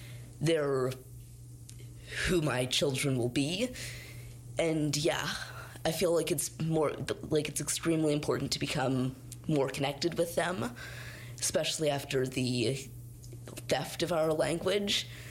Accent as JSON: {"language": "English", "town": "Ottawa", "region": "Ontario", "country": "Canada", "tie": "born or raised there", "lives_now": "Kingston, Canada", "said": "I was born and raised in Ottawa and now Kingston, but I'm Métis from the Red River. I'm 13 years old"}